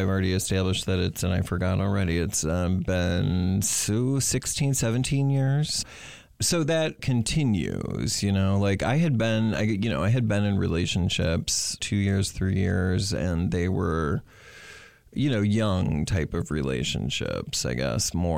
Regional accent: Williamston, Michigan, United States; So I grew up here in Williamston.

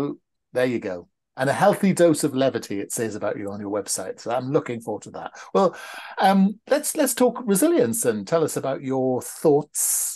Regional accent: England, United Kingdom; because being English, obviously I put any French word in, butcher it in the English language

